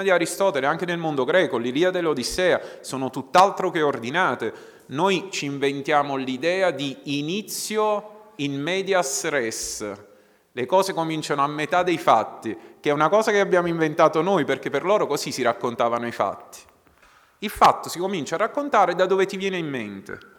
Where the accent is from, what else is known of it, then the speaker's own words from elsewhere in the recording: Naples, Campania, Italy; Perché poi io scrivo in italiano ma sono napoletano, c'è una differenza.